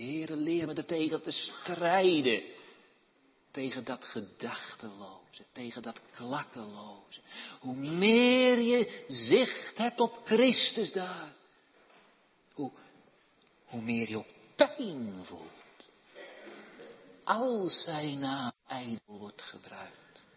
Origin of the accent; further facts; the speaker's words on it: North Brabant, Netherlands; Ik weet er zeker uit mijn jeugd in Brabant, weet ik er best heel wat vanaf.